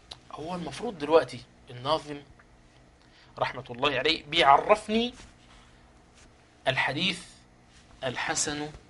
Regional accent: Egypt; عندنا في مصر

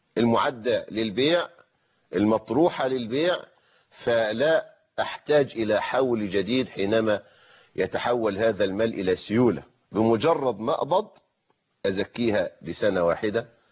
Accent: Egypt

